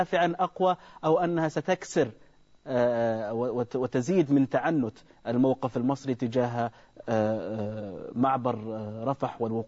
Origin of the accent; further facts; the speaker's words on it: Saudi Arabia; ينتظر الشارع العربي أو نحن كسعوديين ننتظر أن يكون لهم حديث إعلامي واضح